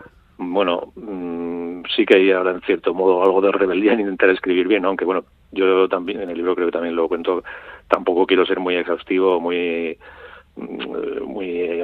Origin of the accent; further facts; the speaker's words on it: Navarre, Spain; Como soy navarro, pues eso...